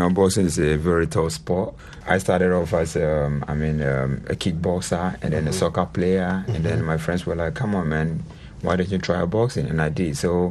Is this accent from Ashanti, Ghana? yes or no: no; Accra, Greater Accra, Ghana; I fight for my people because I grew up in Bukom, you know, the era, and I've got the passion.